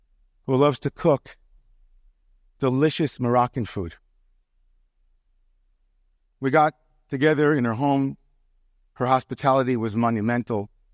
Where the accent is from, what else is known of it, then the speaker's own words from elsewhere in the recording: United States; So the least I can do as an American Jew is to show up in Israel.